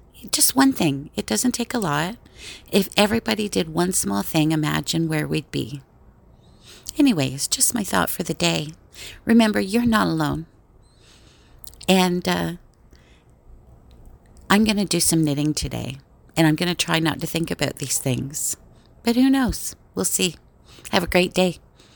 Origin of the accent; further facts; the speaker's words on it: Canada; I'm a Canadian.